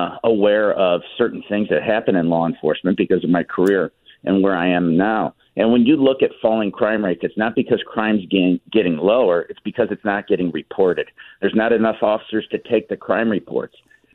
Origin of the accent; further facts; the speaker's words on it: Missouri, United States; But, you know, I come from North St. Louis County, and, you know, I'm a cancer survivor from Coldwater Creek stuff.